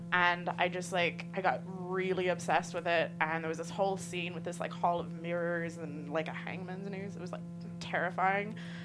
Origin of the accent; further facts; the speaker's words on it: Galway, Connacht, Ireland; I'm from the west coast of Ireland, from Galway.